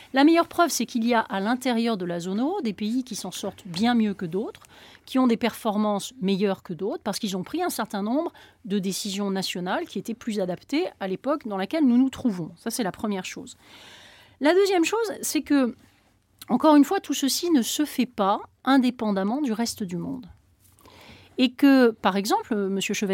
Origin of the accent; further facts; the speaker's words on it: France; Pour ma part, je suis française